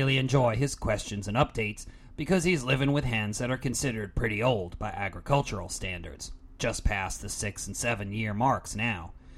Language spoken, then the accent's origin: English; New York City, New York, United States; also born or lived in Boise, Idaho; shortly before various circumstances caused me to decide to leave Boise, Idaho, and move back to my hometown of New York City.